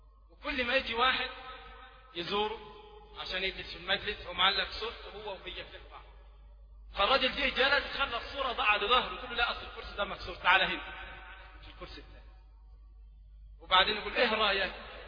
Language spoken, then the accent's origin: Arabic; Egypt; وهذا يذكرني ببعض الناس عندنا في مصر